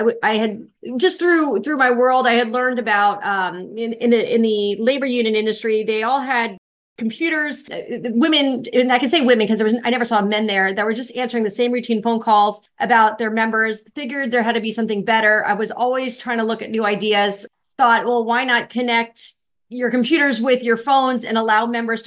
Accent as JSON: {"language": "English", "region": "Florida", "country": "United States", "tie": "born or raised there", "said": "So, growing up, I grew up in Central Florida, and I've always known since probably the age of 8 that I wanted to be an entrepreneur."}